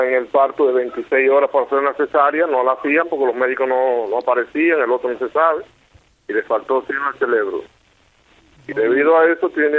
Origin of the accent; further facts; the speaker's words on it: Las Tunas, Cuba; Provincia de Las Tunas, Oriente.